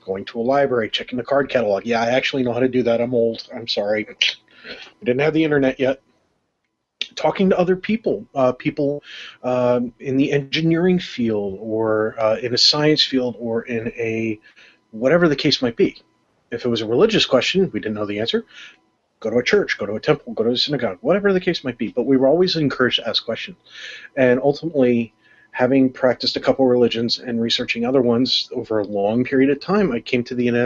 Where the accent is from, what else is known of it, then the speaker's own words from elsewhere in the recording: New York, United States; also born or lived in Maryland; I grew up in New York, actually, even though I was born in Maryland, and I've since returned to Maryland.